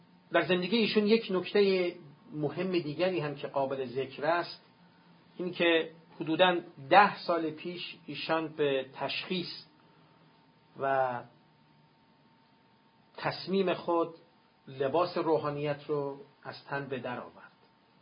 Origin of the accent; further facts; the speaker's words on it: Iran; چون در این مملکت به دنیا آمدم. اگر در نروژ به دنیا می آمدم، اگر در ژاپن به دنیا می آمدم